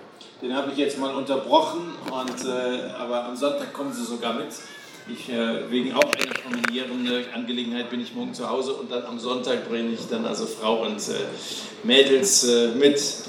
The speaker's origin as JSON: {"language": "German", "town": "Dillenburg", "region": "Hesse", "country": "Germany", "said": "Ich komme aus Dillenburg, also so weit hatte ich es nicht, hierher zu kommen."}